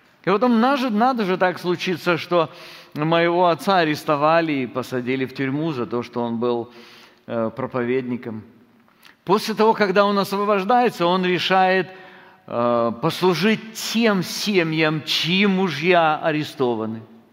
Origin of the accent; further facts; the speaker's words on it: North Caucasus, Russia; born there; наша история: я родился на Северном Кавказе